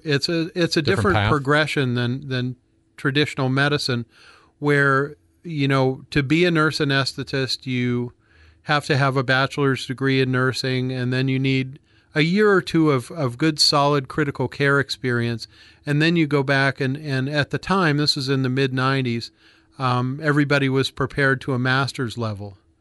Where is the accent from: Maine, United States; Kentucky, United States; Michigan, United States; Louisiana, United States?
Maine, United States; I grew up in rural Maine, place real similar to Florence, except it snows a lot more and it's a little colder.